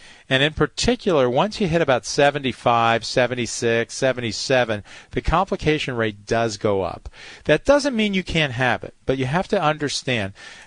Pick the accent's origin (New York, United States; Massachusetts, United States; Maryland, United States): New York, United States; Highland Falls; So you know, I grew up in Highland Falls, New York, upstate, 50 miles north of the city.